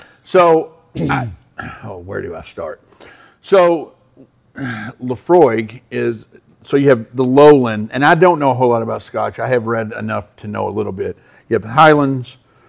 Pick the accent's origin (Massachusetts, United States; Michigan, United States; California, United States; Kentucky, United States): Kentucky, United States; This just, nothing prepares us, born and raised in Kentucky, prepares us for this.